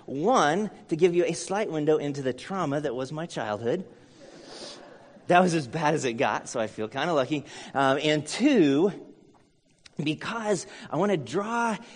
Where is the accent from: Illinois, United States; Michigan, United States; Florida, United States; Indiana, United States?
Indiana, United States; Farmland; So I grew up outside of Farmland, Indiana. Anybody know Farmland? Like the town, not the everywhere. Grew up on this land that our family homesteaded 1830 sometime. This is like the classic Hoosier sort of deal.